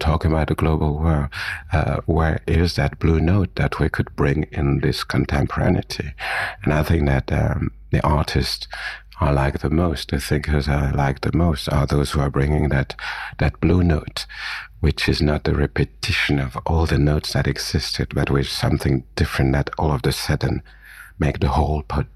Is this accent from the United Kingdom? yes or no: no; Cameroon; I don't need to say I'm from Cameroon or from Africa, etc. It's obvious.